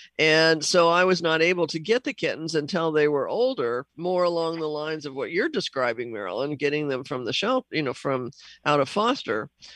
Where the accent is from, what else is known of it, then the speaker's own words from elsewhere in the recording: Seattle, Washington, United States; when I grew up in Seattle, we didn't have an overpopulation, you know, of cats and dogs.